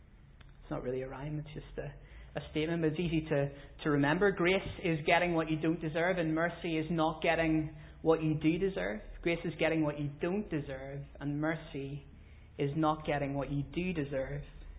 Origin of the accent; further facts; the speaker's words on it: Northern Ireland, United Kingdom; As a Northern Irish child, I heard the statement frequently, go away and give my head some peace.